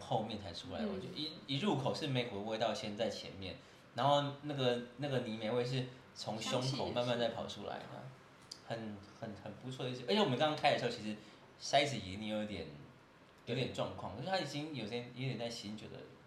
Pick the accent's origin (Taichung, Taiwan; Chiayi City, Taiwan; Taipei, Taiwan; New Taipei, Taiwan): Chiayi City, Taiwan; Chiayi; 我小时候在嘉义吃了什么样的那个怎么那个年糕汤吗？